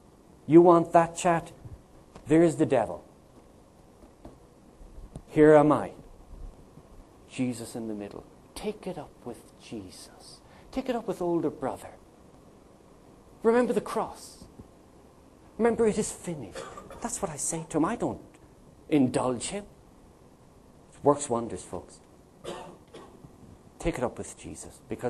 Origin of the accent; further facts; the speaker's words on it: Ireland; I am Irish. An Irishman that's not good at languages. We have our own language, it's called Gaeilge.